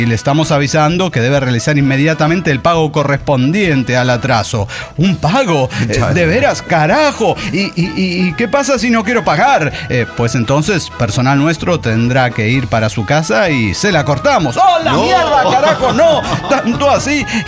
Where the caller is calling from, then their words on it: Tarija, Bolivia; de Tarija, Bolivia.